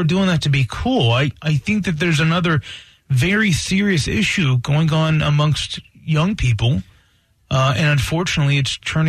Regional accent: the South, United States; growing up in the South, I had my hands on, like, rifles at a pretty young age because you would use that for hunting

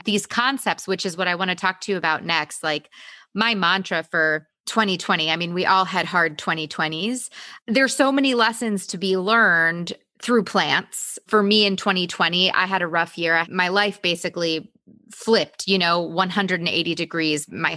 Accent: Italy; I'm from Italy and I would go to my family home in Italy and we're surrounded by the Dolomites.

